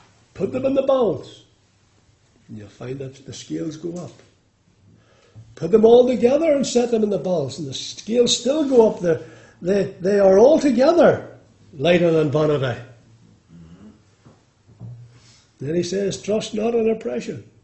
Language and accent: English; Lurgan, Northern Ireland, United Kingdom; I come from Lurgan